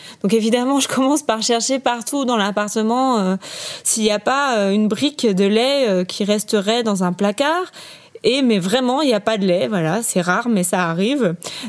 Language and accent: French; Brittany, France; Alors comme je viens de Bretagne, évidemment, ce qui s'imposait, c'était de faire des crêpes.